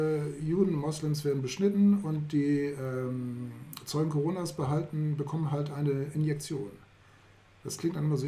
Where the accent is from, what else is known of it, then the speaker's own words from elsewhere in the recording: Northern Germany, Germany; ich komme doch aus Norddeutschland, da sind lauter Protestanten.